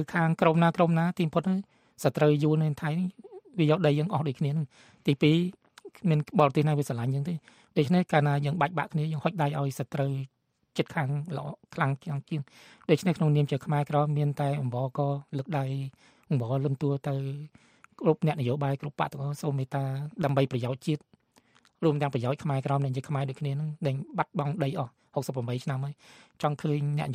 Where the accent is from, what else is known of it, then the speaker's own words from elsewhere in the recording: Mekong Delta, Vietnam; moved away; ក្នុងនាមជាខ្មែរក្រមយើងចង់ឃើញខ្មែរទាំងអស់រួមសាមគ្គីសន្តិភាពទៅយើងខ្មែរក្រមភៀសខ្លួនមកក៏បានសេចក្តីសុខដែរ